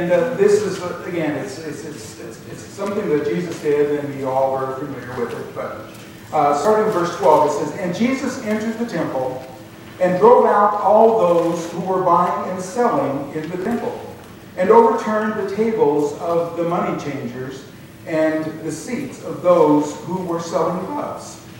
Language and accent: English; Colfax, United States; We're from Colfax, and you're vacationing, you know, and it's like, you don't have any imagination, do you?